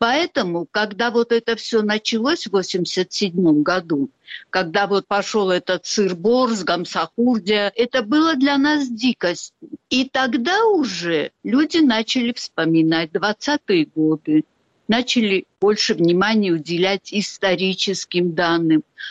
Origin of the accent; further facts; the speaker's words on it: Tskhinvali, South Ossetia, Georgia; я родилась и выросла в Цхинвале, в Южной Осетии. Я коренная жительница, отец мой осетин. Мама, правда, русская, но она тоже обосетинилась в конечном итоге.